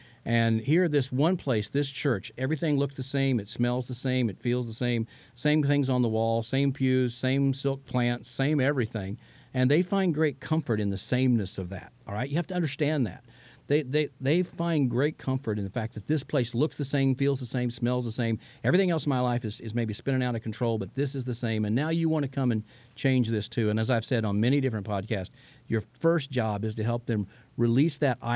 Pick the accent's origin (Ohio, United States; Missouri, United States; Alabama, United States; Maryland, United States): Missouri, United States; Chillicothe; By the way, I am from Chillicothe, Missouri, the home of sliced bread.